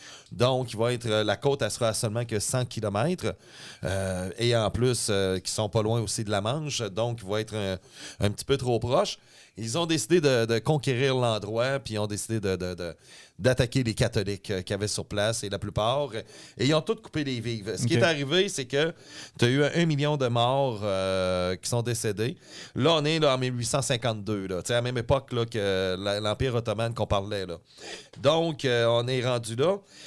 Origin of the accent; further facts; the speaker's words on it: Neufchâtel, Quebec, Canada; Moi, j'ai été élevé à Neuchâtel, donc.